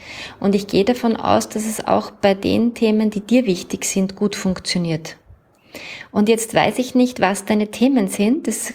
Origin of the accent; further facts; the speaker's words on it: Vienna, Austria; Ich werde weißer Spritzer sagen, weil ich komme ja aus Wien.